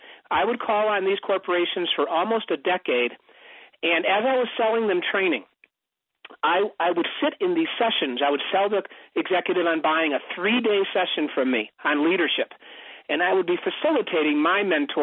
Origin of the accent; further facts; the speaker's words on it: Ithaca, New York, United States; now in Plymouth, United States; My wife Karen and I grew up in Ithaca, New York, where Cornell is.